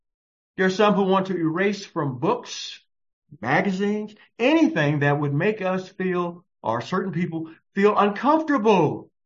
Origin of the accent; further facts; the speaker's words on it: United States; born there; I'm thankful that, you know, I was born in America.